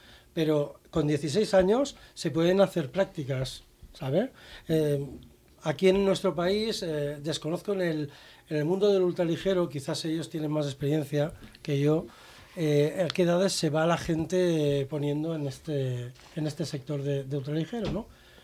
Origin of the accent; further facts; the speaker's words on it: France; yo me crié en Francia, cerca de los Alpes.